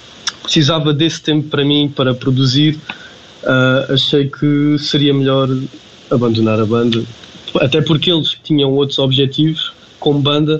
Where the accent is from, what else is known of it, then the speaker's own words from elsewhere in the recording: Évora, Alentejo, Portugal; Certo, sou de Évora e lá está, fui para o conservatório assim que deu para entrar no regime articulado da escola.